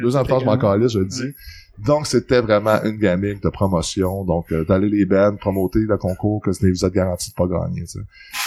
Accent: Montreal, Quebec, Canada; Tu sais, tout le temps, je suis de Montréal

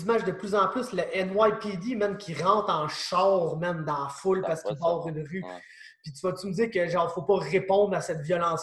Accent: Canada; puis moi, je viens du Canada, genre

